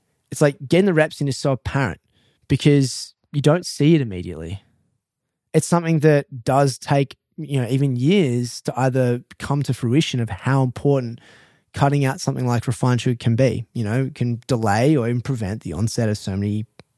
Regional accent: Australia; not a lot of people are like me and are snobbish about their coffee as an Aussie

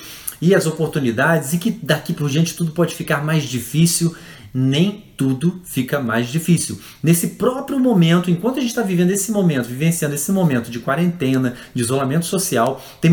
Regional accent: Petrópolis, Rio de Janeiro, Brazil; eu sou de Petrópolis e eu descia para trabalhar no Rio de Janeiro.

